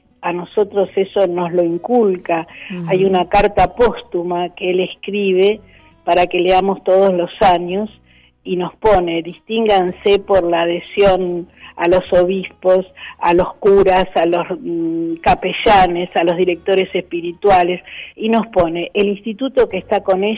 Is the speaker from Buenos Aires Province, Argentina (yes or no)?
yes; Barracas, Buenos Aires Province, Argentina; porque yo soy de Barracas